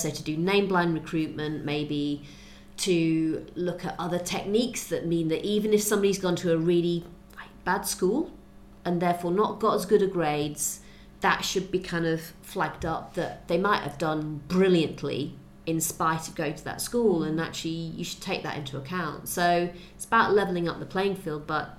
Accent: Rotherham, Yorkshire and the Humber, United Kingdom; now in London, United Kingdom; I grew up in Rotherham

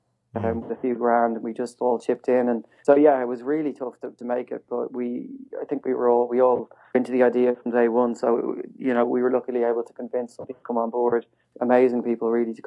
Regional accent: Dublin, Leinster, Ireland; Yeah, I grew up in Dublin.

